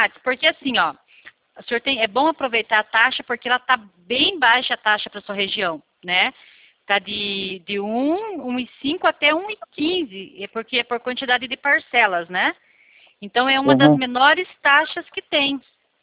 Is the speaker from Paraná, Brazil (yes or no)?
yes; Curitiba, Paraná, Brazil; eu sou de Curitiba.